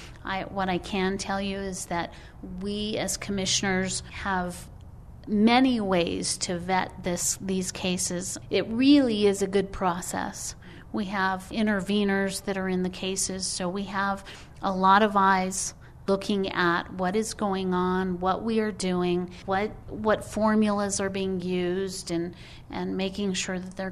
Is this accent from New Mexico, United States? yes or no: yes; New Mexico, United States; I'm a 12th generation New Mexican, and my dad was born and raised in Borales, and I was actually went to Del Norte High School and lived in that area my whole life.